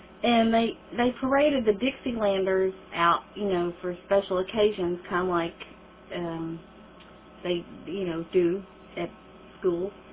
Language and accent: English; Newport, Tennessee, United States; born there; Well, I was born in East Tennessee, a little small town called Newport, Tennessee, Cobb County